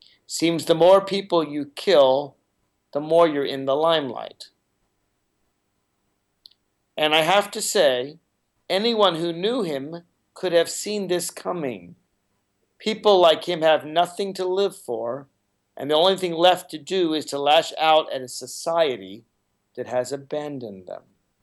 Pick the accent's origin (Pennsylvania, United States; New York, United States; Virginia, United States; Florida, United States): Virginia, United States; God knows I'm going to try in my home state of Virginia.